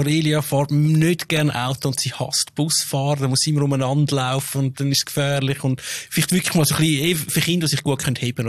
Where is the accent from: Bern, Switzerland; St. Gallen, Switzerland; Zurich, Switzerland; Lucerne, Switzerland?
Zurich, Switzerland; Ich bin ja dann auf dem Flughafen Zürich aufgewachsen